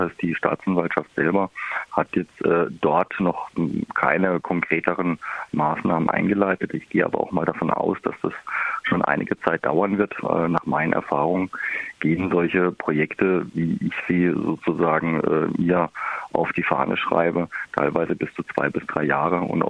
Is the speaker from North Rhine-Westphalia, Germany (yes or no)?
no; Bühl, Baden-Württemberg, Germany; Gut, ich komme aus Bühl, aber nicht aus Tübingen.